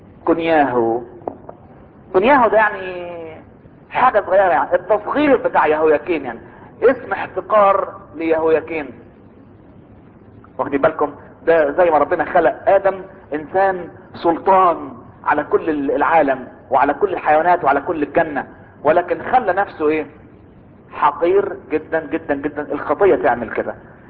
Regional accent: Egypt; ختم النسر اللي بيخلي الورق عندنا في مصر له قوة يعني نفاذة

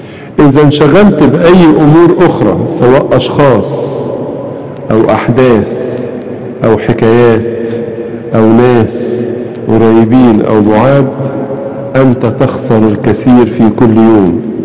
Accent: Egypt; عندنا في مصر الناس عندها حاجة اسمها موسم الخزين

